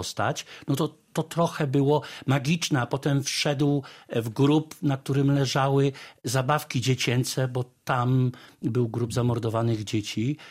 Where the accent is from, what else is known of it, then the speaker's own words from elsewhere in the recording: Warzyce, Subcarpathian Voivodeship, Poland; Tak, ja jestem, pochodzę z Warzyc.